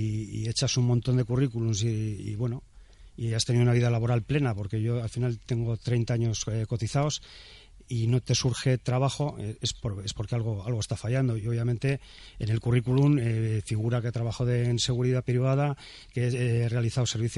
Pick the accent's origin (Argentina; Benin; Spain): Spain; Bilbao, Basque Country; yo soy de aquí, de Bilbao, de siempre